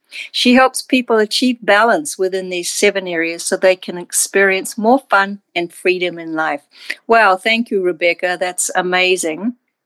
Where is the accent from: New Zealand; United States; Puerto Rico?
New Zealand; your host. I'm originally from New Zealand.